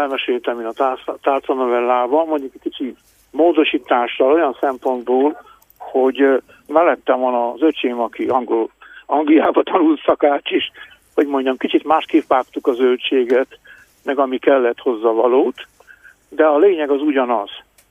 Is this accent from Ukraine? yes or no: no; Gheorgheni, Harghita, Romania; Mindannyian gyergyóiak vagyunk.